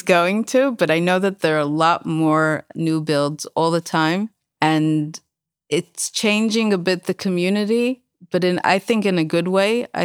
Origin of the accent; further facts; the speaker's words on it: Jerusalem, Jerusalem District, Israel; I was born and raised in Talpiot, and I live now in Talpiot again.